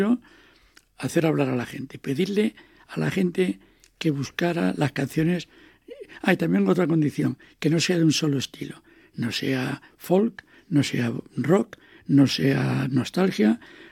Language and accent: Spanish; Asturias, Spain; Como yo soy asturiano